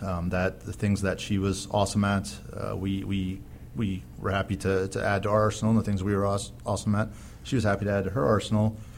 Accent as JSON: {"language": "English", "region": "Ohio", "country": "United States", "tie": "born or raised there", "said": "I grew up in Ohio, so had similar motivations to head south."}